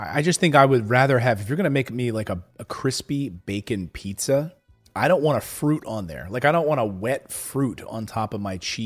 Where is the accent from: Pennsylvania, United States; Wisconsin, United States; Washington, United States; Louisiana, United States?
Pennsylvania, United States; Philadelphia; I'm from the East Coast. I'm from Philly.